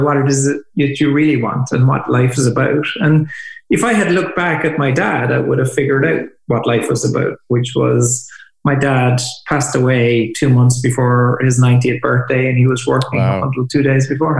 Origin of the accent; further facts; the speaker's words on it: Ireland; We're becoming really dangerous, actually, in a good way. As Irish people.